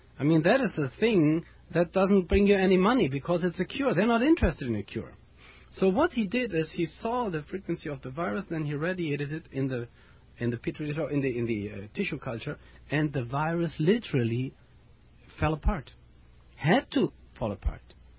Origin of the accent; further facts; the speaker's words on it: Germany; English is a second language; I'm from Germany. I have always difficulty with the English.